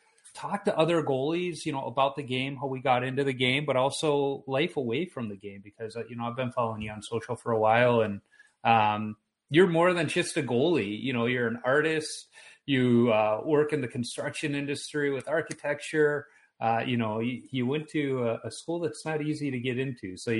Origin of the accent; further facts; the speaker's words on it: Chicago, Illinois, United States; I am originally from Chicago, but I'm in Minnesota now.